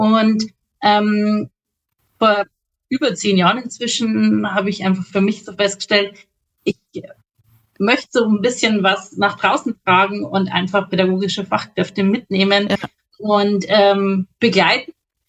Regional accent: Schierling, Bavaria, Germany; Ich komme aus Schierling. Schierling liegt im südlichen Landkreis Regensburg. Also um die Ecke von der Mildi sozusagen fast schon. Sehr gut erreichbar, weil wir sehr zentral liegen zwischen Landshut, Straubing, Regensburg.

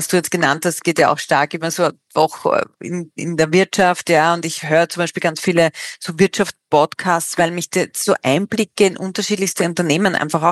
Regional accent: Austria; Die Jause, ja, also das ist bei uns in Österreich der Kaiserschmarrn, die Torte oder auch die Brettljausen, sagen wir es mal so.

